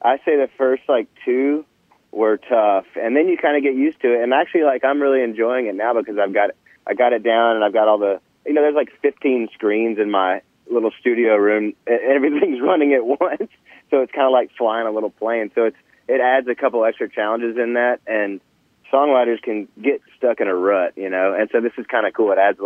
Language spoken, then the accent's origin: English; Nashville, Tennessee, United States; Growing up in Nashville, man. You know, I was born here